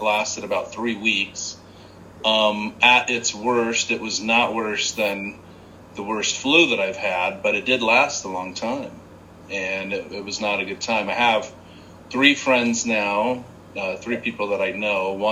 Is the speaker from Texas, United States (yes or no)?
no; Page Springs, Arizona, United States; And I grew up in Page Springs, worked in Sedona as a kid, at the grocery stores and whatnot up there.